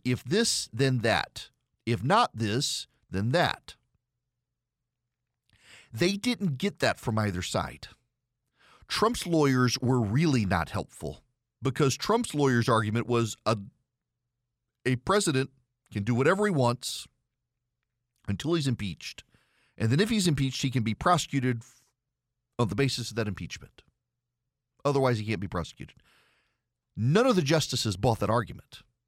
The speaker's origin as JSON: {"language": "English", "region": "Dubai", "country": "United Arab Emirates", "tie": "born or raised there", "said": "so I grew up in Dubai. correct, so there's a story there anyway. But I lived over there in the 80s"}